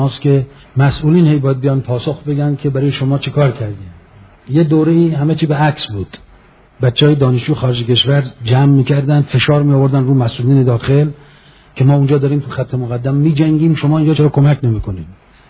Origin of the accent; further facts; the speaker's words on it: Mashhad, Razavi Khorasan, Iran; به جای ما مشهدی هم حرم میرید